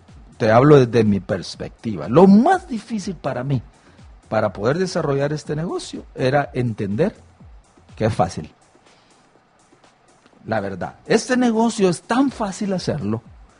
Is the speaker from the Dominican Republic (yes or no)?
no; Zacapa, Guatemala; born there; also born or lived in Providence, United States; Nací en Zacapa, sí. En Zacapa.